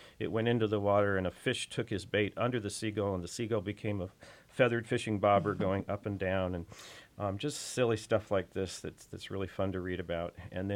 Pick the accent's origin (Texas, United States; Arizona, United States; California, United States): California, United States; which is quite remarkable for somebody who grew up in California.